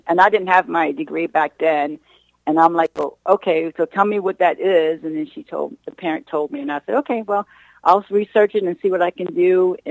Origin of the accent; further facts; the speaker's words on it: Virginia, United States; moved away as an adult; Well, I'm originally from Virginia, and so I moved here in 2013